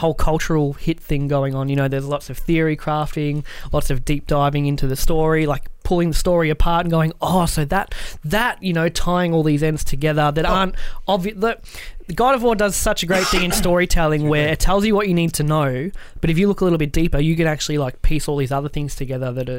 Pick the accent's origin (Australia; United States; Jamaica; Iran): Australia; Come on, we're two Aussie blokes in the bottom of fuck all nowhere.